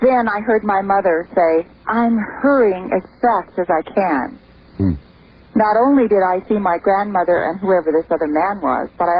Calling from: Truckee, California, United States; I'm calling from Truckee, California.

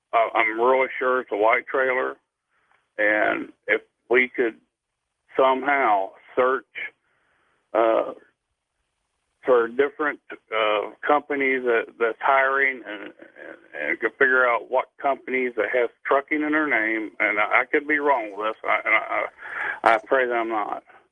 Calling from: Dayton, Ohio, United States; I'm right here at the home of Wright Patterson Air Force Base, Dayton, Ohio.

